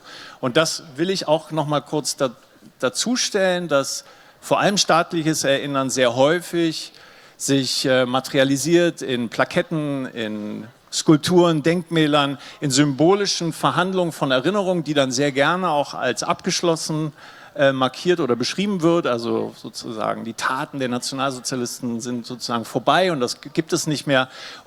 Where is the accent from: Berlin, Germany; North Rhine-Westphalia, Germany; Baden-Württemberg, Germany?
Berlin, Germany; ich komme nicht aus Köln, ich komme aus Berlin